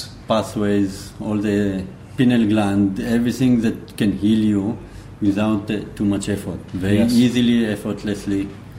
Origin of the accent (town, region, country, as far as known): Israel; English is a second language; moved away as an adult; now in India